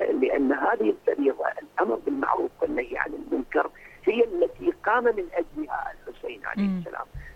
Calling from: Karbala, Karbala Governorate, Iraq; وأنا أتحدث لكم من كربلاء المقدسة

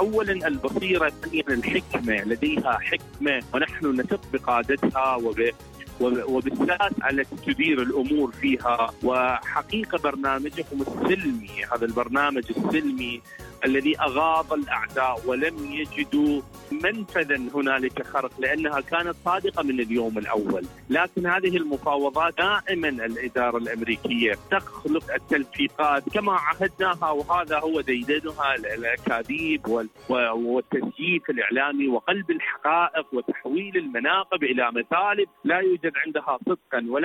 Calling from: Iraq; من العراق

